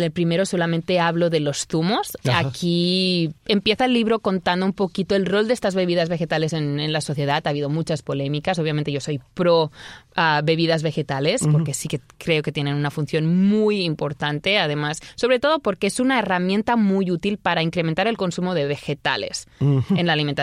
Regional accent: Catalonia, Spain; first language Catalan; Spanish is a second language; en catalán, mi lengua materna de Cataluña, el sonido ch, ¿no? De ch se escribe con X.

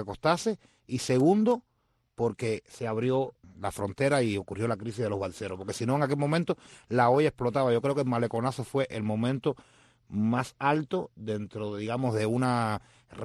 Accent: Matanzas, Cuba; Y yo, que soy de Matanza, viví, y como vivió mucha gente de mi generación

